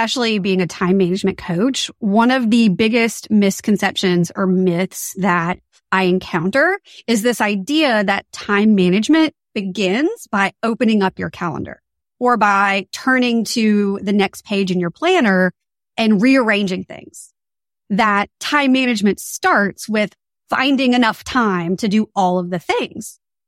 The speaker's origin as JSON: {"language": "English", "region": "Louisiana", "country": "United States", "also_born_or_lived": "Washington, District of Columbia, United States", "said": "I'm originally from Louisiana. You probably know that Louisiana is known for its amazing food."}